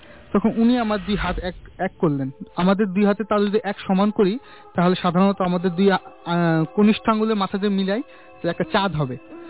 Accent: Narayanganj, Dhaka Division, Bangladesh; আমি ডেমরা থেকে এসেছি, ডেমরা নারায়ণগঞ্জ।

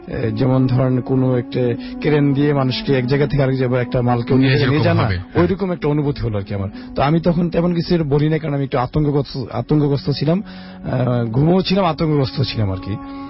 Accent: Comilla, Chittagong Division, Bangladesh; now in Dhaka, Bangladesh; আমার দেশের বাড়ি হলো কুমিল্লাতে, ঢাকাতেই থাকি, যাত্রাবাড়িতে থাকি আর কি।

